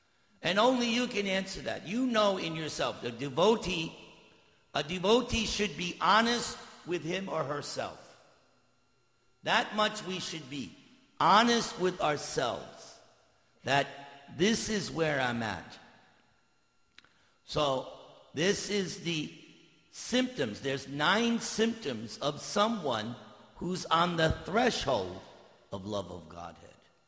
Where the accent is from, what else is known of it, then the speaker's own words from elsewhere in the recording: New York, United States; I was born here in America. I'm from New York.